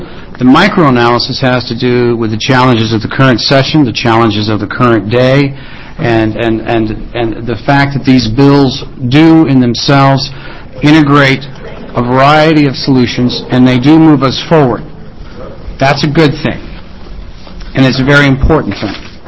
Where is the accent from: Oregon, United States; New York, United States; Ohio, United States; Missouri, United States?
Oregon, United States; Salem; from Salem.